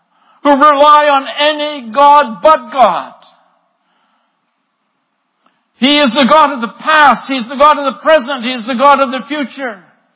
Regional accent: Dryden, Ontario, Canada; No, well, I grew up in Dryden.

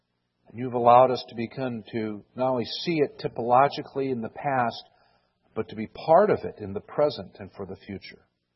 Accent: Washington, D.C. area, United States; I remember growing up outside of Washington, D.C., I had the chance to go every year to the Smithsonian Art Institute.

